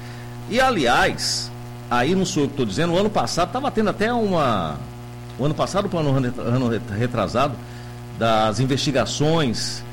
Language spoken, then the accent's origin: Portuguese; Brazil; Eu lamento, viu, porque eu sou brasileiro.